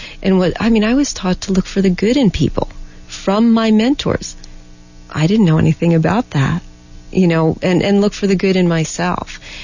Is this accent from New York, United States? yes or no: yes; New York, United States; I'm from New York, and so I grew up in a very different mindset than being a full-time yoga instructor.